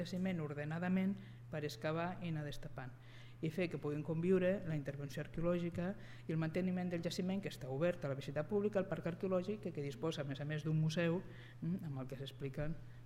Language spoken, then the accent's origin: Catalan; Madrid, Community of Madrid, Spain; jo és que com soc de Madrid